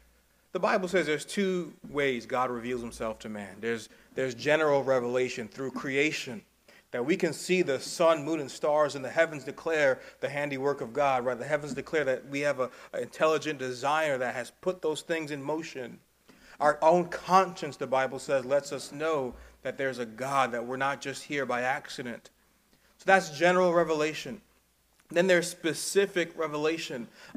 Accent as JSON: {"language": "English", "region": "New York", "country": "United States", "said": "And I remember jokingly as a New Yorker when I first went down south that I was always very suspicious."}